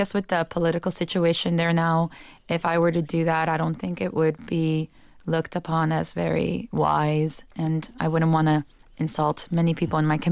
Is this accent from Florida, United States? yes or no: yes; Miami, Florida, United States; And whenever I have colleagues that come and work with the opera down in Miami, and they know that I'm from Miami, they're all, nobody speaks in English here.